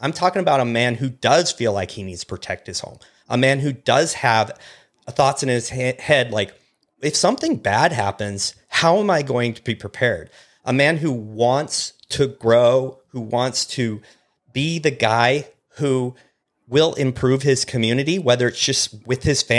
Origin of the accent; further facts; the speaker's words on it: Pacific Northwest, United States; now in Texas, United States; I grew up in the Pacific Northwest on the coastal mountain range. I live in Texas now. It's flat.